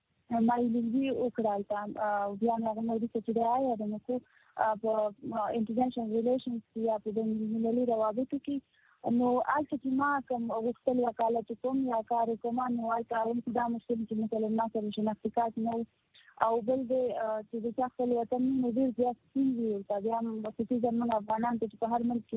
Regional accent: Nangarhar, Afghanistan; also born or lived in Pakistan; now in Kabul, Afghanistan; زه د ننګرهار ولایت یم او په پلان په کابل کې یم،

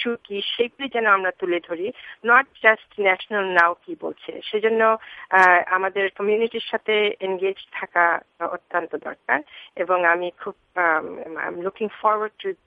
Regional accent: Bangladesh; কারণ আমি বাংলাদেশের থেকে এসেছি এবং বাংলাদেশের কালচার বুঝি।

